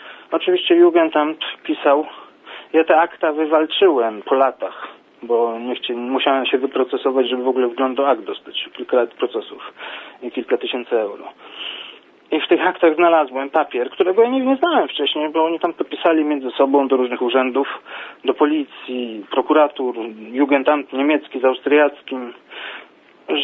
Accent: Pomeranian Voivodeship, Poland; U nas w Polsce, ja jestem Kaszubem, najpierw jestem Polakiem, później jestem Kaszubem. I pięknie, nikt tu nie zakazuje mówić mi po kaszubsku, czy moim rodzicom. Ja akurat nie umiem mówić po kaszubsku, ale się bardzo chętnie nauczę swojego języka

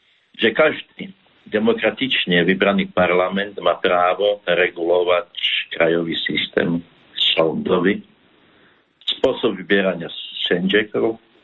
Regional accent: Prešov, Prešov Region, Slovakia; Polish is a second language; Pochodził z północnej Słowacji i mój dialekt z Prešova, gdzie się urodziłem i żyłem, jest bardzo podobny do języka polskiego.

